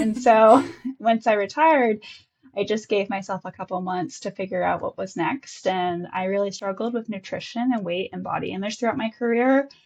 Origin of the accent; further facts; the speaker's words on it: Washington, United States; I grew up in Washington, just outside the Portland metro area.